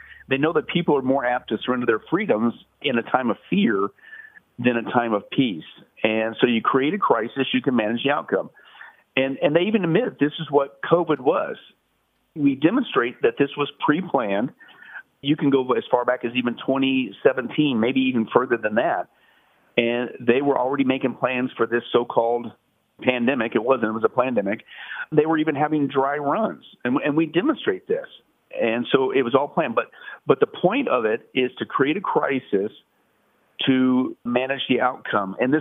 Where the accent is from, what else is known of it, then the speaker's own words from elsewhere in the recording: Las Vegas, Nevada, United States; I'm from Vegas, and you know, part of the community, they have like magic shows and things of that nature